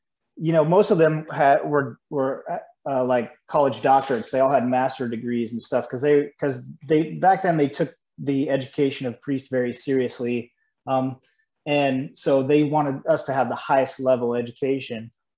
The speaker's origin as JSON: {"language": "English", "region": "Georgia", "country": "United States", "tie": "born or raised there", "said": "I came from a background, I grew up in Georgia."}